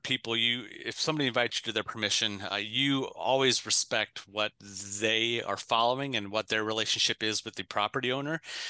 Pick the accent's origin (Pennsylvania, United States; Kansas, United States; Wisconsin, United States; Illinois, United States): Illinois, United States; Decatur; And then my hometown of Decatur, Illinois, has outlawed metal detecting in all public parks, period.